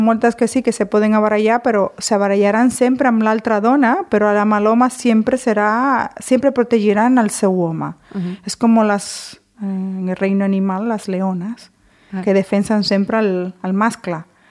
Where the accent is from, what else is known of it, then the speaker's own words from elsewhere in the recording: Dominican Republic; now in Sant Celoni, Spain; Jo, des que vaig venir de la República Dominicana, sempre em va agradar molt Sant Celoni.